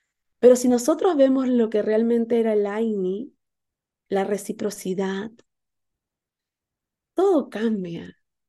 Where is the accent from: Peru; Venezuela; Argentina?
Peru; podemos encontrar una reconciliación entre nosotros como peruanos